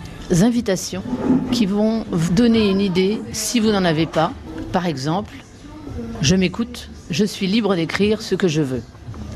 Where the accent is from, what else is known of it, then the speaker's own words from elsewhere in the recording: France; born there; now in Paris, France; je ne suis pas parisienne, je suis née dans le Perche. Alors je pourrais faire un perchisme. Donc moi, je fais peut-être du parisianisme parce que j'habite à Paris.